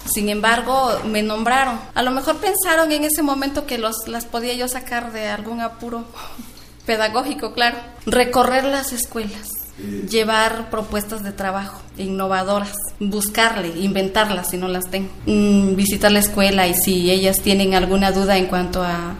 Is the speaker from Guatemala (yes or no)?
no; Oaxaca, Mexico; Soy originaria de la Colula de Matamoros, Zapoteca del Valle. Trabajo en la comunidad de San Vicente Lachicío.